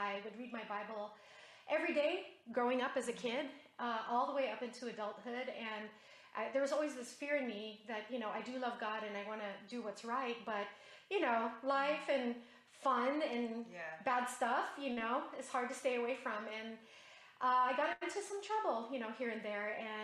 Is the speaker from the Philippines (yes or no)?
yes; Philippines; also born or lived in Utah, United States; so I'm half Filipino, half American. My dad was in the military, and I was born in Utah. Then 5.5 years later, we moved back to the Philippines, mm-hmm.